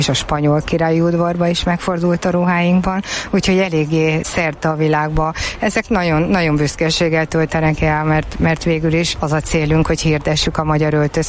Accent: Budapest, Hungary; Én budapesti vagyok

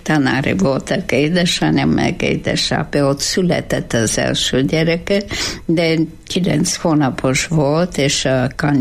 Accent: Ruse, Ruse Province, Bulgaria; Hungarian is a second language; moved away as an adult; now in Hungary; Bulgáriában születtem, Rusze városban, a Dunaparton szembe, ahol most van híd Románia és Bulgária között.

